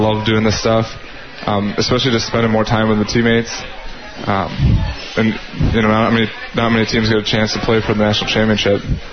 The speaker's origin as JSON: {"language": "English", "region": "Wisconsin", "country": "United States", "said": "it's still pretty cold to me, even though I'm from Wisconsin, but... yeah, it's not too bad, not as bad as some of these guys that are used to the warmer weather down here in Missouri"}